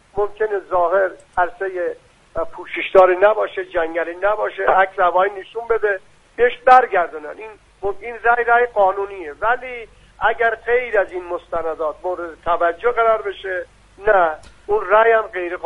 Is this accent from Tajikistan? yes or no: no; Iran; من از دلسوزی شماها تشکر میکنم به عنوان یک ایرانی